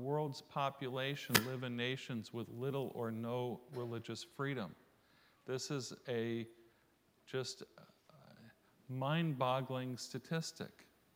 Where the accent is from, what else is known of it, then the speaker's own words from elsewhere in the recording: New York, United States; You can't tell? I'm a New Yorker.